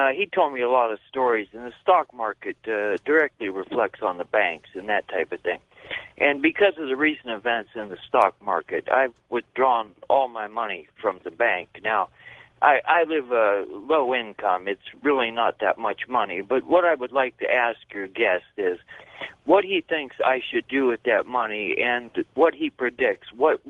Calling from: Canfield, Ohio, United States; I'm calling from … from Canfield, Ohio.

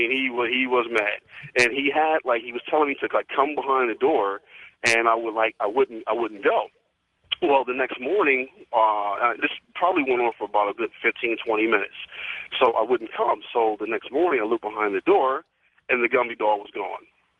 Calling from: Harrisburg, Pennsylvania, United States; I'm calling from Harrisburg, Pennsylvania.

